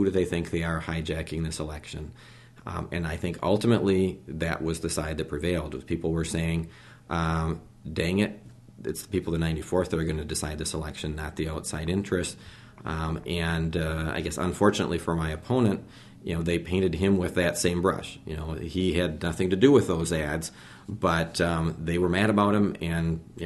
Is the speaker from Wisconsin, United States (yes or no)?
yes; Onalaska, Wisconsin, United States; And I'm from Onalaska, but there's a lot more to the district than Onalaska.